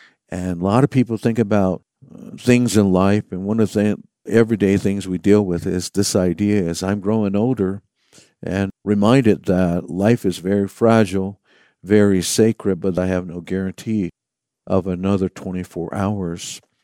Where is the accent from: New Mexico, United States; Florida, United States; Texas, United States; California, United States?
New Mexico, United States; Laguna; I'm from the Pueblo of Laguna, located in New Mexico. I am from the Roadrunner and Turkey Clan.